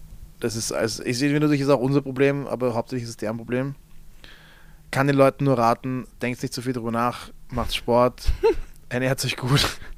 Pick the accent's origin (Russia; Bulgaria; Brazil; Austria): Austria; Als Österreicher wäre das komplett ehrenlos.